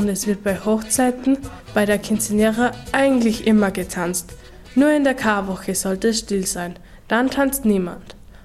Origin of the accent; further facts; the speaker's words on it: Dominican Republic; bin aus der Dominikanischen Republik. Das Land befindet sich in der Nähe des Äquators, genauer gesagt in der Karibik auf der Insel Hispaniola.